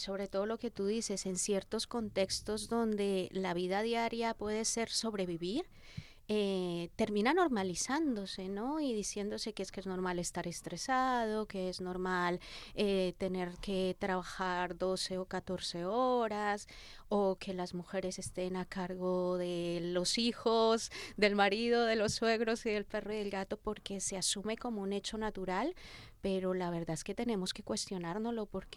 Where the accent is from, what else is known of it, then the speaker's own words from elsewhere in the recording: Boyacá, Colombia; mi tierra, que es Boyacá, ¿sí?, está ubicada en todo el centro de la cordillera de los Andes. Entonces, Tunja, que es la capital de Boyacá y donde estamos, un dato importante es que estamos a 2.800 metros sobre el nivel del mar